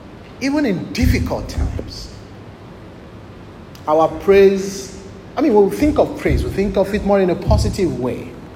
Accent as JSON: {"language": "English", "country": "Nigeria", "said": "I love even to sing my traditional songs more. I'm a Nigerian."}